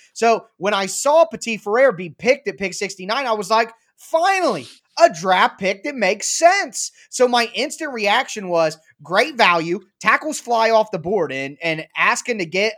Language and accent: English; Ohio, United States; I am a born and raised Ohio State Buckeye. I'm from Ohio, born in Ohio, huge Buckeye fan.